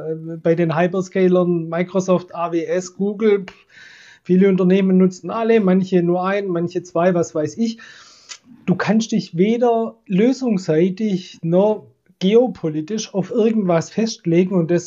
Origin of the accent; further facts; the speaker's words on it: Swabia, Germany; ich komme ja so aus dem Schwäbischen, so Maschinenbauer und so, ne?